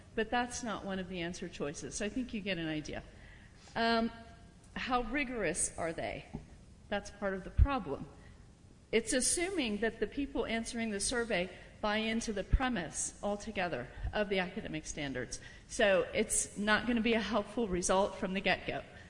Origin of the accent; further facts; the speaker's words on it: Monument, United States; I'm from Monument. I have three kids in school there